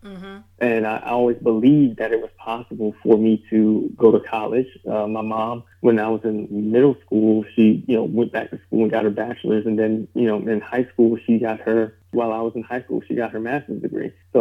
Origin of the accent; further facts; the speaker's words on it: Jersey City, New Jersey, United States; So I'm originally from Jersey City. That's where all my family's from. And growing up in that area, you know, poverty stricken. I lived on Martin Luther King Drive.